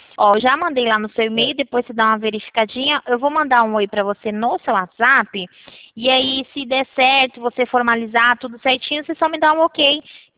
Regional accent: Rio Claro, São Paulo, Brazil; Eu sou aqui de Rio Claro.

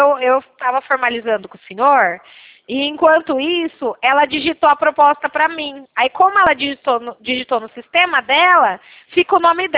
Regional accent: São Paulo, Brazil; eu sou de São Paulo

